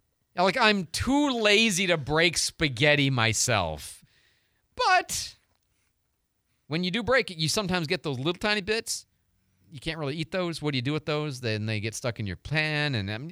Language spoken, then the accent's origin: English; Ireland; it's not racism because I'm Irish, it's, what is it, it's nationalism